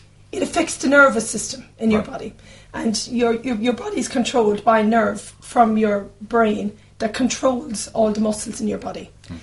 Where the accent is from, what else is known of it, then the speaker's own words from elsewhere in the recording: Ireland; now in England; obviously, you can detect, I'm not Kentish, I'm from Ireland. So none of my family were here.